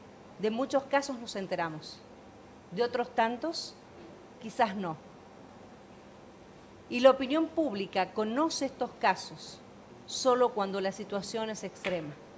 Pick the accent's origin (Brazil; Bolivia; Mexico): Bolivia; y digo, como bolivianos en este último tiempo